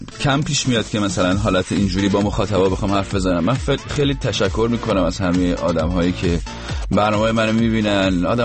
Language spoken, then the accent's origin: Persian; Rasht, Gilan, Iran